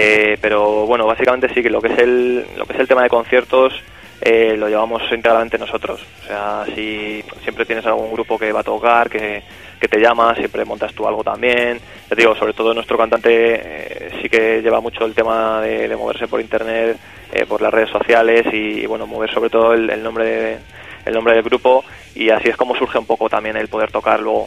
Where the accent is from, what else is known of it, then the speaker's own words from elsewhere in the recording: Madrid, Community of Madrid, Spain; Nosotros somos de Madrid, entonces cuando aquí en Madrid